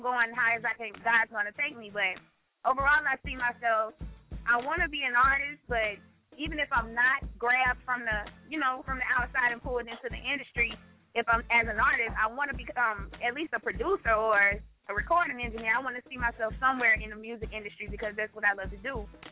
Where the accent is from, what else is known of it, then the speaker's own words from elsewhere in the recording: Alabama, United States; And we had a Macon County Day because I'm from Macon County, Alabama.